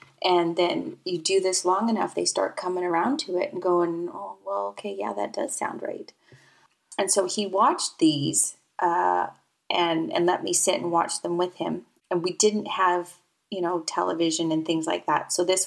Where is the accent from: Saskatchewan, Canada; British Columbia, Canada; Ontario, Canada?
British Columbia, Canada; Between birth and being 13, I lived in three different communes throughout British Columbia. I grew up in Canada.